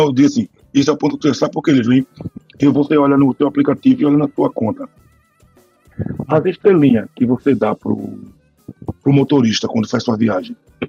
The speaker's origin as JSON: {"language": "Portuguese", "town": "Recife", "region": "Pernambuco", "country": "Brazil", "said": "Não, mano, sou de Recife."}